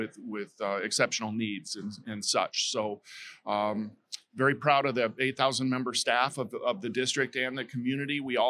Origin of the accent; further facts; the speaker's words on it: Fremont, Nebraska, United States; and so I actually grew up just a little ways out of Lincoln, in a town called Fremont, and then went to Lincoln for school, where I became a band director to start.